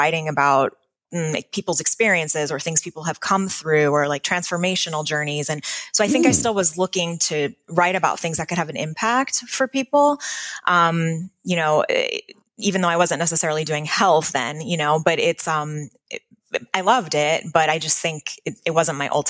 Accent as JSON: {"language": "English", "town": "Delray Beach", "region": "Florida", "country": "United States", "tie": "born or raised there", "said": "I grew up in Florida, actually, in Delray Beach, Florida."}